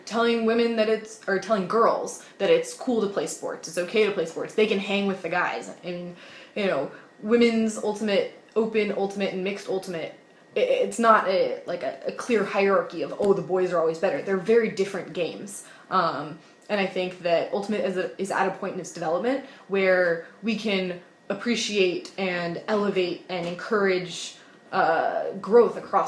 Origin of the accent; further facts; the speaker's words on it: Silver Spring, Maryland, United States; Fun fact, I grew up in Silver Spring, Maryland.